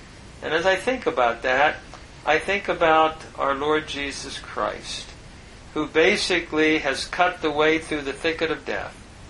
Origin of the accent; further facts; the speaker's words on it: Linden, Ohio, United States; I was from Linden.